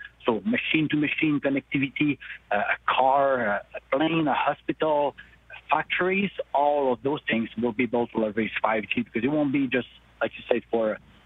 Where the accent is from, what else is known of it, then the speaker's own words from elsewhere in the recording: Montreal, Quebec, Canada; I'm from Montreal.